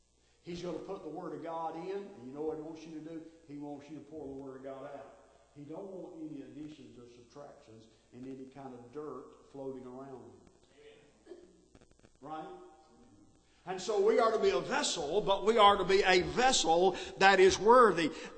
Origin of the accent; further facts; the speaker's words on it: Georgia, United States; I was from Georgia.